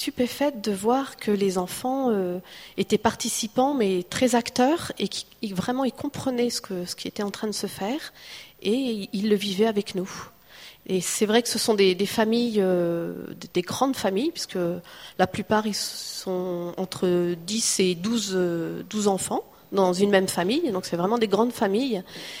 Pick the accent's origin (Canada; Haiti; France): France; nous, en tant que Français, on puisse apporter notre part de puzzle